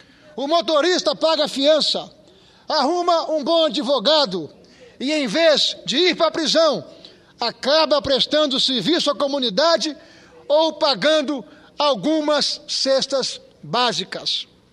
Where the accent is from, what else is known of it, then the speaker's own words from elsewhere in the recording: Espírito Santo, Brazil; deixou 4 outros adolescentes feridos lá no meu estado, no Espírito Santo.